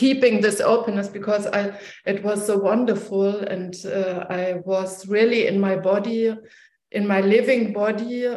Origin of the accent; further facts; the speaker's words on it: Berlin, Germany; English is a second language; from Berlin.